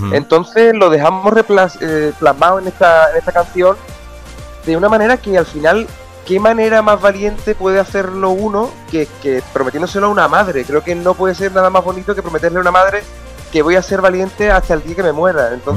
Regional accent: Cádiz, Andalusia, Spain; Pues mira, me pilla en mi tierra, en Cádiz me pilla, porque estoy aquí que venía a ver a la familia un fin de semana

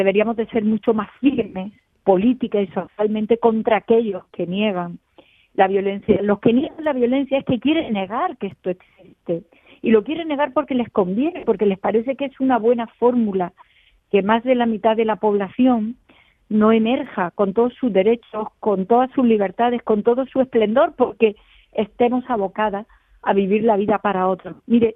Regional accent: Spain; Porque nosotras somos españolas, ciudadanas, pagadoras de impuestos

